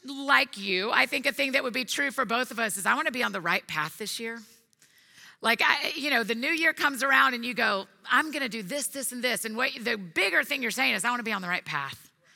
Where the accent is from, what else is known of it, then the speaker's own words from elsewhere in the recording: Marietta, Georgia, United States; now in Nashville, United States; I grew up here in Marietta. I live in Nashville now, but I spent the majority of my life here.